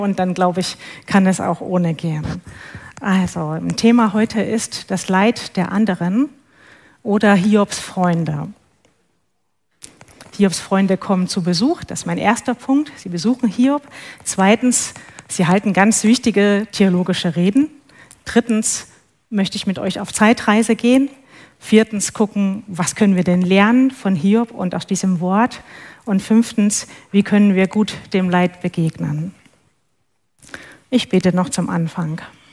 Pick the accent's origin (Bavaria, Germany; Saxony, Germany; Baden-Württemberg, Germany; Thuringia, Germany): Saxony, Germany; Leipzig; born there; now in Bielefeld, Germany; ich bin 52 Jahre alt, komme gebürtig aus Leipzig und bin jetzt hier 5, 6 Jahre in Bielefeld im sozialen Bereich. Bin schon über 30 Jahre mit Jesus unterwegs